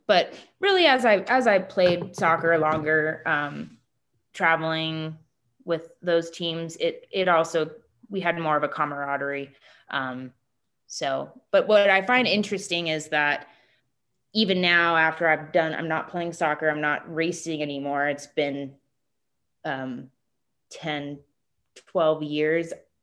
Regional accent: Flagstaff, Arizona, United States; Yeah, it was especially hard too growing up in Flagstaff because the soccer season in Arizona, as opposed to other states, is in the winter

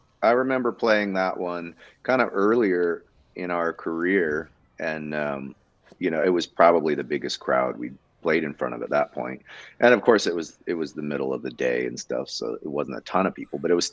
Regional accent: Maine, United States; also born or lived in Oregon; Well, I grew up in Maine. My dad's a pastor up there, from Oregon. Actually, I was born in Oregon. But when I was about 3 years old, my dad felt called to be a pastor.

